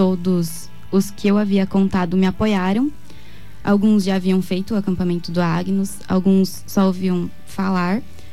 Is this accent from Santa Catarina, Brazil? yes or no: yes; Santa Catarina, Brazil; Eu sou de Santa Catarina, mas Catarina. Vim pra cá e estudo.